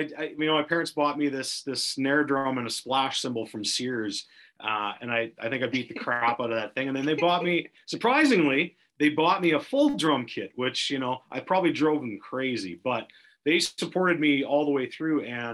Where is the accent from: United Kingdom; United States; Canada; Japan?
Canada; Saskatchewan; also born or lived in British Columbia; now in Okanagan, Canada; Like, we're from Saskatchewan originally, moved to BC, moved back to Saskatchewan because we had sick family, came back to Langley area, moved back to the Okanagan here.